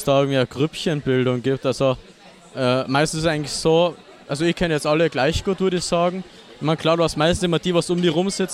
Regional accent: Innsbruck, Tyrol, Austria; Aus Tirol, ich bin in Innsbruck geboren. Habe aber durch das, dass ich halt Leute aus Deutschland kenne und so Zeug, an ziemlich deutsch, also wie sagt man da an, also meine Sprache ist ziemlich ans Deutsche schon angepasst.

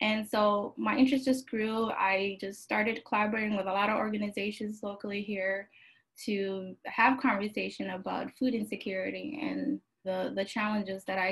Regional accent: Somalia; because growing up in Somalia, everything was just prepared and fresh.

